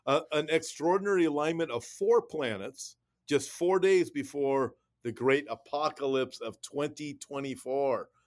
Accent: California, United States; I mean, I was born and raised in California. It's a desert.

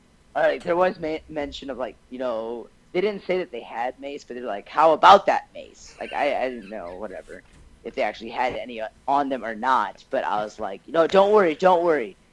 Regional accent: Arkansas, United States; well, we're from Arkansas.

